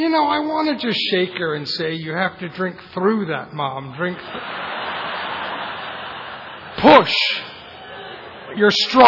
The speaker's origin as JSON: {"language": "English", "region": "England", "country": "United Kingdom", "tie": "born there", "said": "I've lost my accent, but I was born in England."}